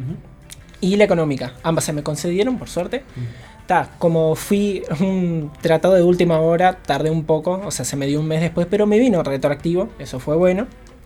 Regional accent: Rocha, Uruguay; No, o sea, no nos conocíamos, pero sí somos de Rocha.

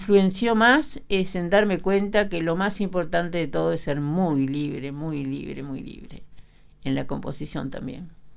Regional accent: France; also born or lived in Paris; Bueno, soy francesa también. Y viví 10 años en París

